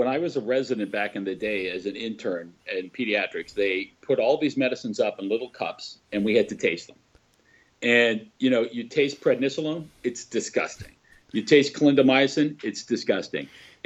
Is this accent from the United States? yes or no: no; Toronto, Ontario, Canada; I grew up in Avellino's pool hall in Little Italy in Toronto